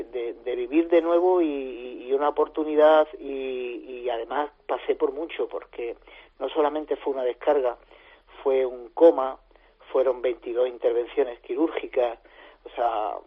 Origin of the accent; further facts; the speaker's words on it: Linares, Spain; Bueno, yo soy de Linares, nacido en Linares, y la verdad es que es una ciudad grande